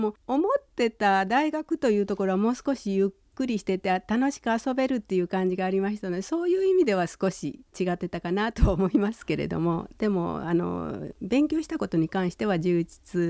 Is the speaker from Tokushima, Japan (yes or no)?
yes; Anan, Tokushima, Japan; はい、阿南市の花浦町出身です。